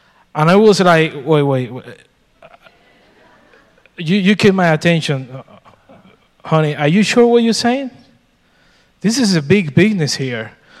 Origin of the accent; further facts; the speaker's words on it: Puerto Rico; now in United States; I'm from Puerto Rico. I'm living in Virginia.